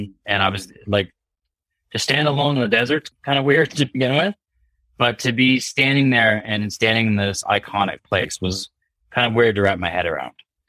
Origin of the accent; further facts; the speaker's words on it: Canada; I mean, I'm a kid from Canada, right?